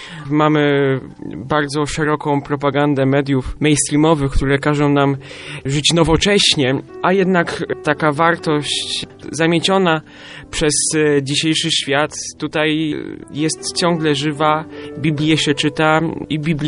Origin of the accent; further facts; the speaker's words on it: Sośnie, Greater Poland Voivodeship, Poland; jestem chyba jednym z najstarszych uczestników. Jestem z Sośni, to jest mała parafia, praktycznie granica już Wielkopolski.